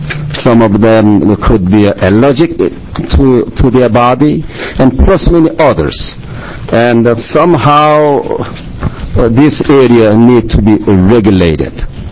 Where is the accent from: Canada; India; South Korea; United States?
South Korea; I came from Korea, from Asian country.